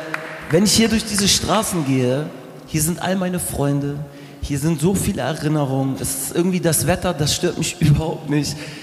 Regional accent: Hamburg, Germany; man kommt sich ein bisschen provinziell vor als Hamburger auch

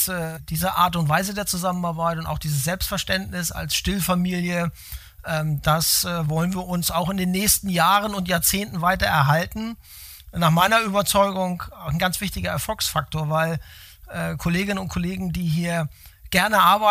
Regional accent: Hamburg, Germany; also born or lived in abroad; viele Jahre auch im Ausland, aber seit 2005 schon wieder in meiner alten Heimat in Hamburg.

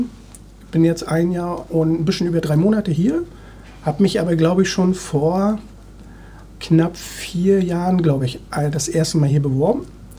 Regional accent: Wismar, Mecklenburg-Vorpommern, Germany; now in Hamburg, Germany; Nee, ich wohne jetzt seit 20 Jahren hier. Sehr glücklich. Groß geworden, beziehungsweise meine Kindheit habe ich im Raum Wismar verbracht. Bin ich auch sehr stolz drauf eigentlich. Bin Ostseekind

